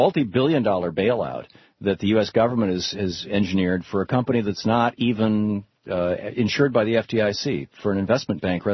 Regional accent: Lansing, Michigan, United States; you know, growing up in Lansing, Michigan, where Oldsmobile, you know, is

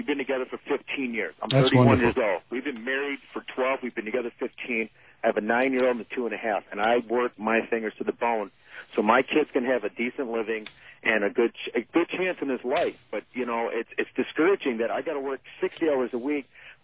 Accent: United States; And being American, I have my right to my opinion.

